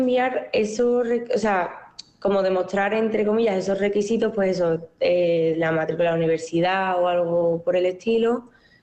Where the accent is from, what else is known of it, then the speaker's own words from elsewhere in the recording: Seville, Andalusia, Spain; now in Madrid, Spain; soy de Sevilla, pero estoy estudiando en Madrid, en la Rey Juan Carlos